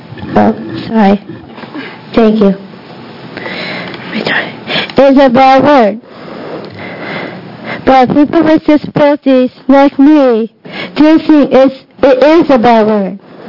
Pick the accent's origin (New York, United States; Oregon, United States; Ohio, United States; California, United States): Oregon, United States; Lincoln City; Dear Haas and members of the community … from Lincoln City, Oregon.